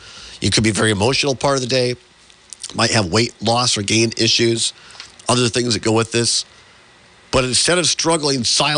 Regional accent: Richland Center, Wisconsin, United States; I always thought it was cool growing up out there and seeing that.

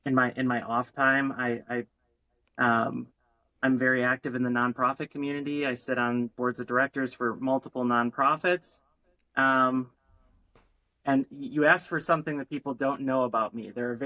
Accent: Green Bay, Wisconsin, United States; also born or lived in Milwaukee; Seriously, though, I was born in Milwaukee. I moved to Green Bay when I was four. I grew up on the west side of Green Bay.

